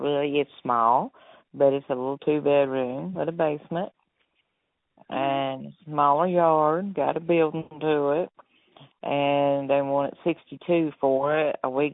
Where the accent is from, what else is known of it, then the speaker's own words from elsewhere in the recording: Roanoke, Virginia, United States; Because I went to school down there and everything. I grew up in Roanoke.